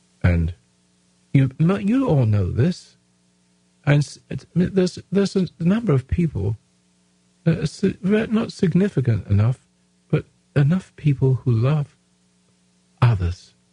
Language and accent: English; England, United Kingdom; now in Grants Pass, United States; You see, I'm still English in some ways.